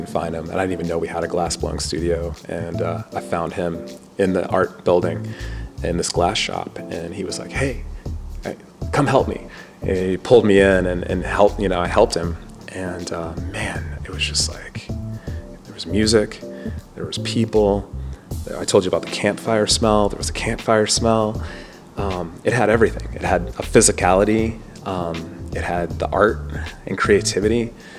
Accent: Louisville, Kentucky, United States; Well, I grew up in Louisville, Kentucky.

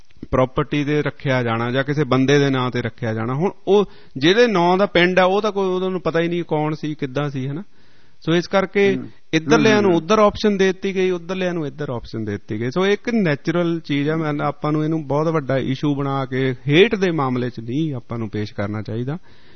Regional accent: Nawanshahr, Punjab, India; ਕਈ ਪਿੰਡ ਸਾਡੇ ਇਲਾਕੇ ਦੇ ਵਿਚ, ਖਾਸ ਕਰਕੇ ਨਵਾਂ ਸ਼ਹਿਰ ਏਰੀਏ ਦੇ ਵਿਚ

